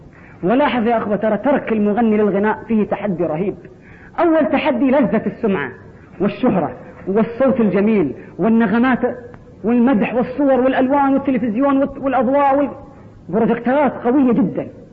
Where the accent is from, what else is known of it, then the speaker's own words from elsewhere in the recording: Kuwait; بس شلون أنا كويتي؟